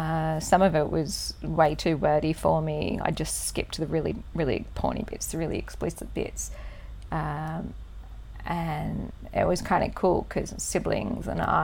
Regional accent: Australia; Are you from New Zealand? No, I am not. I am from Australia.

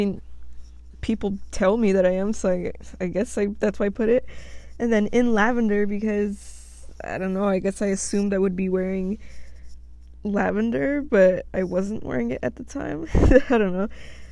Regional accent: United States; born there; So, where I was born, I was born here in America, United States, and if I have a mixed background, yes, within my culture.

